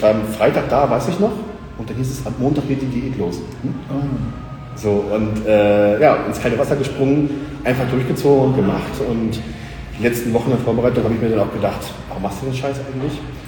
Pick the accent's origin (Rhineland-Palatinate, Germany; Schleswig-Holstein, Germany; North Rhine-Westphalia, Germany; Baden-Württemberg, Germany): Schleswig-Holstein, Germany; Lauenburg; now in Hamburg, Germany; Aus Lauenburg an der Elbe, so Richtung Gießkart, auch Umkreis Hamburg. Bin dann für meine Ausbildung nach Hamburg gezogen, eigene Wohnung, so ein Zimmerding in Rahlstedt